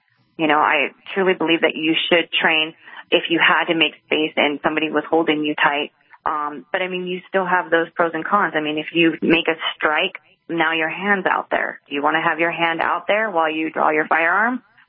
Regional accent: California, United States; Ventura County, I'm from Ventura County

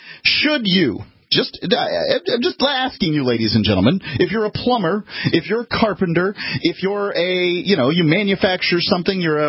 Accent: Sarasota, Florida, United States; We're from Sarasota, Florida, and there's a surprising amount of retired rock stars that live in Sarasota, Florida.

